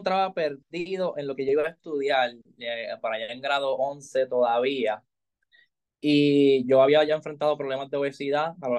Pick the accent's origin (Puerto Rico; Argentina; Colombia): Puerto Rico; Trujillo Alto; Bueno, yo vengo de Trujillo Alto.